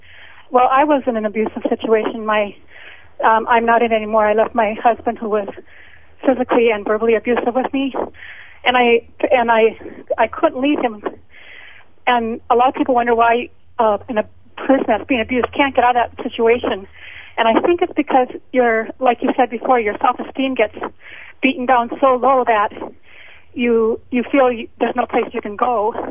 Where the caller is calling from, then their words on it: Minnesota, United States; I'm calling from Minnesota.